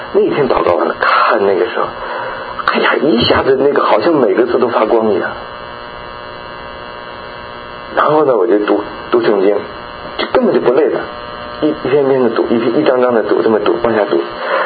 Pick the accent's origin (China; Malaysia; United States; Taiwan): China; 你知道我是从大陆来的